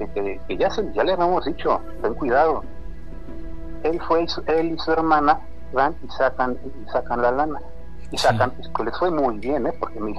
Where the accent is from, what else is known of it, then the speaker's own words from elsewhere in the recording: Guadalajara, Jalisco, Mexico; Como dicen allá en mi pueblo, yo soy originario de Guadalajara.